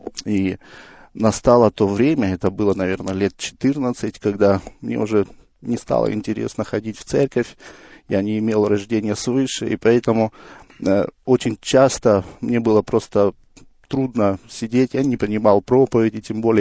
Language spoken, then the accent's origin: Russian; Kazakhstan; я родом из Казахстана. Родился я 37 лет назад в потомственной христианской семье.